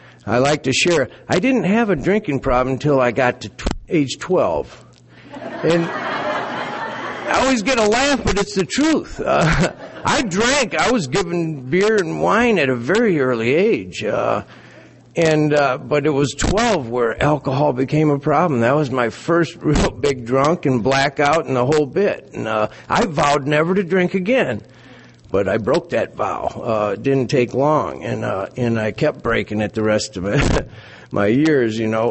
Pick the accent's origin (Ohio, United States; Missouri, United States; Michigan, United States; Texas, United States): Michigan, United States; I ended up with a year sentence in the Berrien County Jail, my hometown.